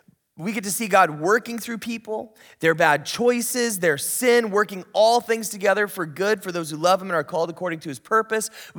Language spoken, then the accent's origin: English; Oregon, United States; And I'm from Oregon, so I think, you know, Oregon rules are as long as you're in the water, you're not on someone's private property.